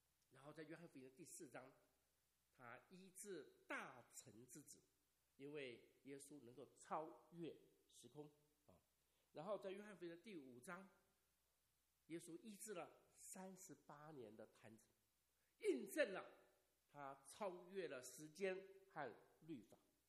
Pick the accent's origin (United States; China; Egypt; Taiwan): China; 可能我们中国人看不太懂